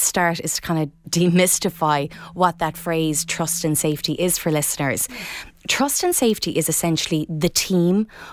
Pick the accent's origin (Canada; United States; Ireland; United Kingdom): Ireland; Tralee, Munster; also born or lived in Dublin; I'm originally from Tralee. I recently relocated back here after 20 years in Dublin